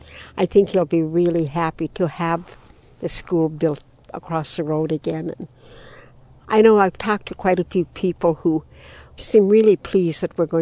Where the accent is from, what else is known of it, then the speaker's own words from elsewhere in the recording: Bethel, United States; To me, you know, I grew up in Bethel. I was here when the school was built. I've lived across the road from it for 50 years.